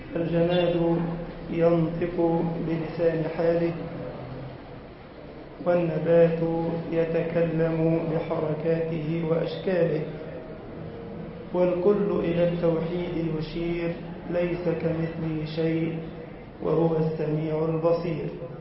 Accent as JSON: {"language": "Arabic", "country": "Egypt", "said": "اللهم اجعل بلدنا مصر بلد الأمن والأمان"}